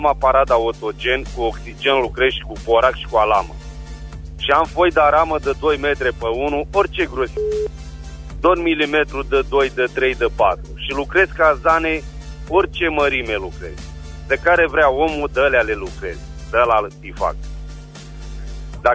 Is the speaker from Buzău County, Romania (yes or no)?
no; Lugoj, Timiș County, Romania; Din Lugoj.